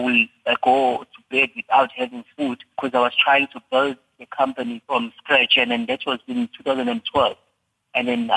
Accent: Inkandla, KwaZulu-Natal, South Africa; born there; I was born in Inkandla.

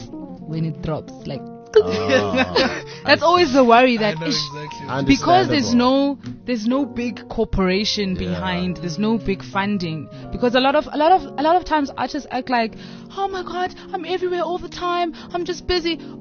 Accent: South Africa

